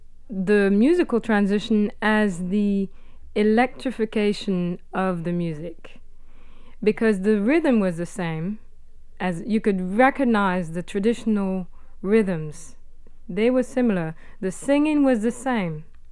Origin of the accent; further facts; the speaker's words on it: Kenya; because I grew up in East Africa, in Kenya, and I could immediately feel the same vibration